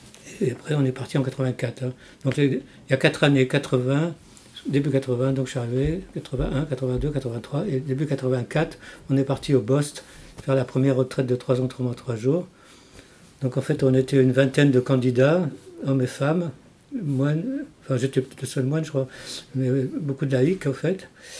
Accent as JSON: {"language": "French", "town": "Paris", "region": "Île-de-France", "country": "France", "also_born_or_lived": "London, United Kingdom", "said": "Enfin, moi je suis parisien, français parisien."}